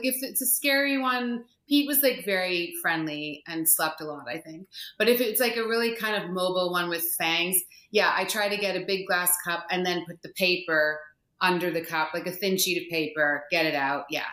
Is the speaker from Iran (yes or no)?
no; Canada; now in England, United Kingdom; As a Canadian who lives in England